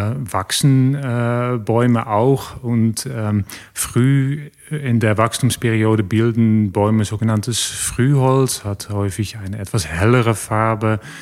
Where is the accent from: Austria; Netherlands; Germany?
Netherlands; born there; accent: Dutch; German is a second language; wurde geboren in den Niederlanden, wie man sicherlich auch meinen Namen und auch meinen Dialekt schon ein bisschen erahnen kann. Ich wurde geboren in der Mitte des größten Wald- und Naturschutzgebietes des Landes